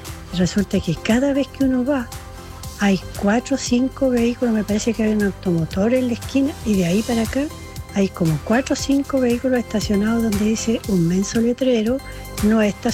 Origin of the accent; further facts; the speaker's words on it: Pucón, Araucanía, Chile; Yo ayer anduve en Temuco … de Pucón.